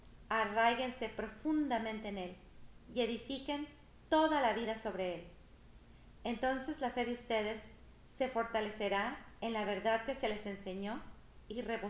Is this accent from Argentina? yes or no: no; India; moved away as an adult; now in United States; Hace 16 años vine de la India a los Estados Unidos de América a trabajar como una consultora en el Departamento de Tecnología. En la India fui criada como una hindú panteísta.